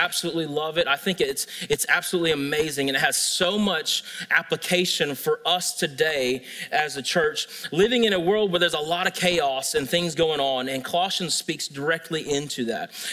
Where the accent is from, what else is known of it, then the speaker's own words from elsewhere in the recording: Starke, Florida, United States; And as I said, I'm from Stark, Florida.